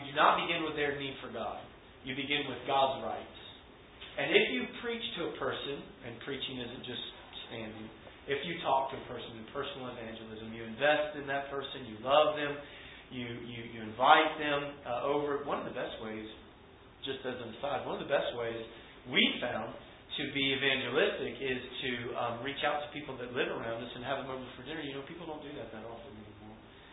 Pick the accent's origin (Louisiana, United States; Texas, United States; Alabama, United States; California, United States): Louisiana, United States; because I didn't know many people that went to church unless they went to Mass growing up in Louisiana.